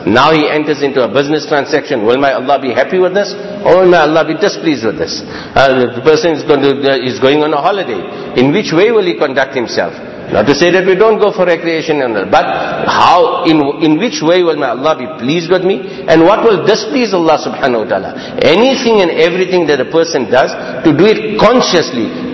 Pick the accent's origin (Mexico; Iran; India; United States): India; moved away as an adult; The friends, when we came from India, we were big Mufti Sahib and big Qari Sahib and big Hafiz Sahib